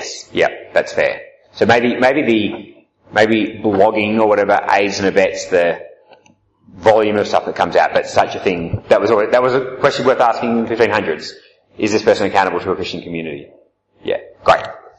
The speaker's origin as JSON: {"language": "English", "town": "Albany", "region": "Western Australia", "country": "Australia", "also_born_or_lived": "Papua New Guinea", "said": "so I'm from Albany and in Western Australia. Lived in Papua New Guinea for 2 years with my parents who were missionaries there, and then back to Perth and did my studies there."}